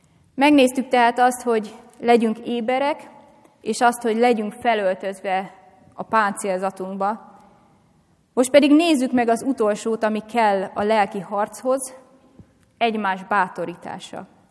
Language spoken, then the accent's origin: Hungarian; Great Hungarian Plain, Hungary; Én alföldi vagyok, úgyhogy ismerek kellemesebb elfoglaltságokat is